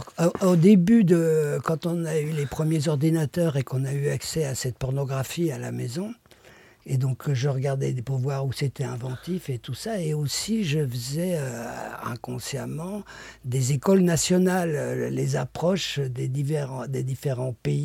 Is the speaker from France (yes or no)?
no; Belgium; moi, je suis belge, donc du côté flamand, le scatologique est assez fréquent.